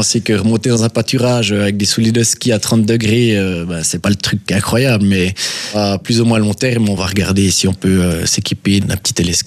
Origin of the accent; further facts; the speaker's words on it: Jura, Switzerland; on a décidé qu'on voulait organiser une course chez nous au Jura, quoi.